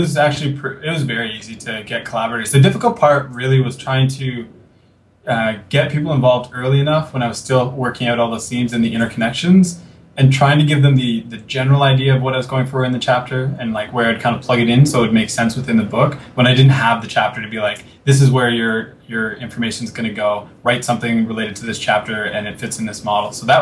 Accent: Canada; because I'm from Canada, but I'm sure this is probably very similar in the States

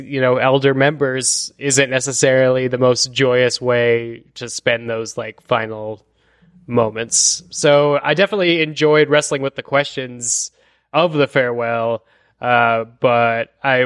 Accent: Colorado, United States; as I was when I was a 13-year-old child growing up in Colorado, and wanted to go.

